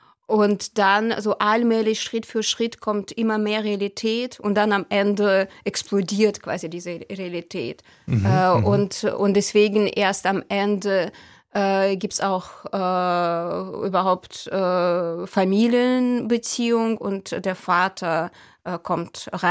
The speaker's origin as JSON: {"language": "German", "country": "Ukraine", "first_language": "Russian", "second_language": "German", "said": "Und meine Muttersprache war natürlich Russisch, also oder ist, weil das kann man nicht wechseln. Und ich würde sagen, dass der Prozess der Ukrainisierung, mein Prozess war sehr langsam"}